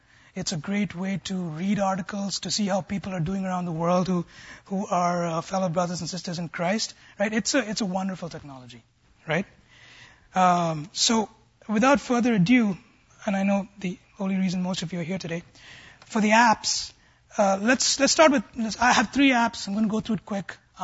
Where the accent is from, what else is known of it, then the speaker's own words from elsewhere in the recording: India; I come from the East, right?